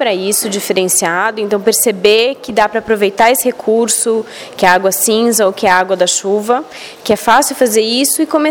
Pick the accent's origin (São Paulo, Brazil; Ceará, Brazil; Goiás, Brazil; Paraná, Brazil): São Paulo, Brazil; Campinas; eu sou de Campinas